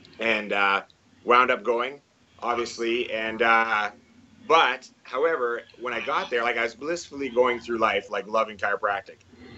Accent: Canada; accent: Canadian; You know, I'm from Canada, Canadian accent.

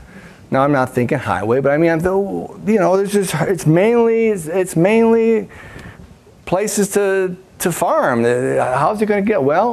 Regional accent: Chicago, Illinois, United States; Okay, now, I grew up in Chicago. So my perception of farming wasn't that good even in Illinois.

